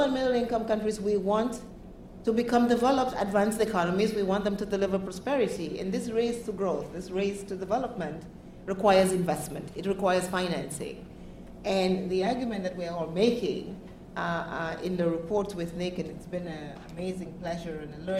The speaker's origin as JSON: {"language": "English", "country": "Cameroon", "said": "I come from the Cameroon, which is part of the Amazon, and yes, we are seeing a lot of, not part of the Amazon, part of the peatlands of Africa."}